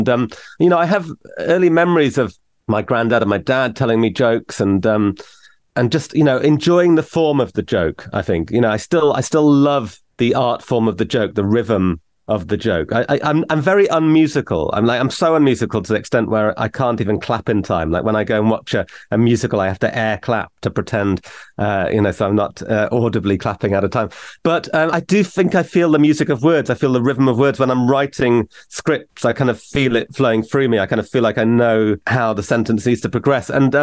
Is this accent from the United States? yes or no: no; North East England, United Kingdom; because I grew up in the Northeast, where you say that things are canny if they're good.